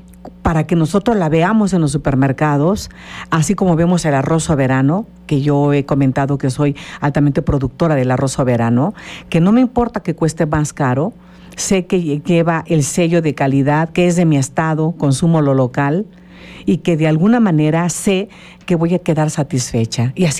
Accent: Morelos, Mexico; mi estado, de mi tierra de Zapata

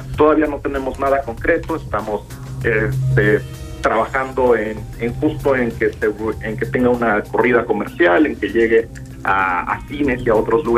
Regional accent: Cuautla, Morelos, Mexico; Yo soy de Cuautla, el productor es de Cuernavaca

